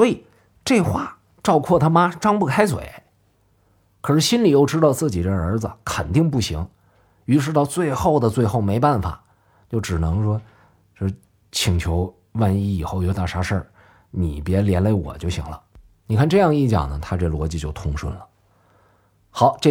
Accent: Northeast China, China; accent: Northeastern; 我们东北话咖了

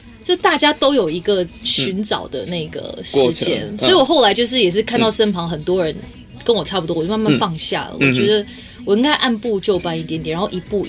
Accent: Singapore; also born or lived in Hong Kong; now in Taipei, Taiwan; 因为我毕竟在新加坡跟香港长大啊。

